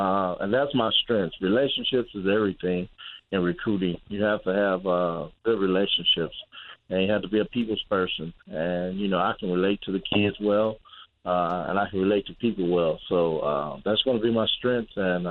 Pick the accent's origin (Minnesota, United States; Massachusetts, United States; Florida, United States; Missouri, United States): Missouri, United States; St. Louis; Well, I'm from St. Louis, but I'm a state kid. When I say state, I'm from St. Louis, Missouri.